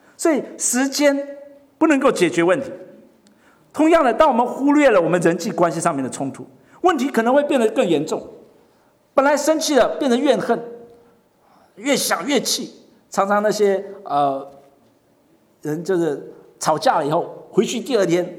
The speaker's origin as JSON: {"language": "Chinese", "country": "China", "said": "我们中国人很喜欢把它隐藏起来，当作没一回事。"}